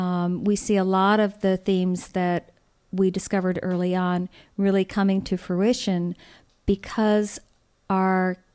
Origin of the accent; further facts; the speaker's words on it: New Jersey, United States; because I grew up in New Jersey.